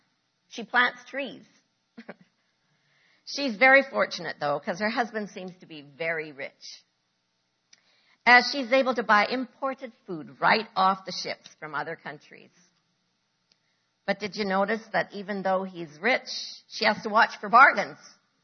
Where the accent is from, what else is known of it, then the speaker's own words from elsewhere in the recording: Canada; But he married a Canadian.